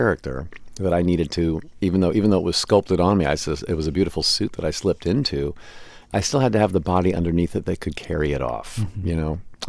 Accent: Midwest, United States; When you're growing up in the Midwest and there's a certain sliver, a very, very narrow sliver of what's considered normal, what's considered cool.

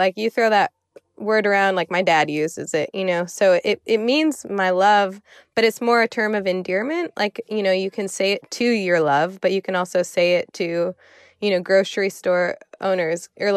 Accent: Michigan, United States; And we're both from Michigan, and which has a very large Middle Eastern population, especially an Arab population.

